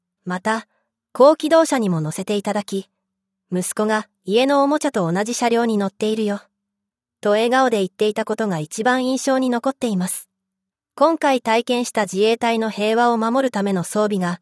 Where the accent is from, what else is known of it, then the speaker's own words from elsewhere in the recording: Azerbaijan; Japanese is a second language; 35年前、ソビエト連邦軍が私の故郷アゼルバイジャンに侵攻しました。その夜は、行き交う戦車のエンジン音と銃声が家の前で鳴り続け、当時10歳だった私の頭にしばらく残って消えませんでした。